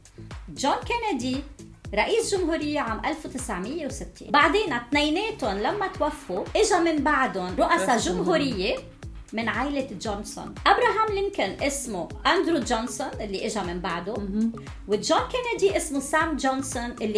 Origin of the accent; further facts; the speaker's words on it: Lebanon; إلا أنه أنا لبنانية باسبوري لبناني